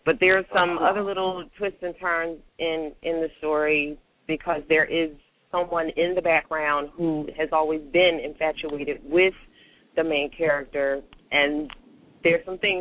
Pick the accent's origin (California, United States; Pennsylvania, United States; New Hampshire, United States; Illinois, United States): Pennsylvania, United States; Philadelphia; Well, as you already know … I'm from Philadelphia.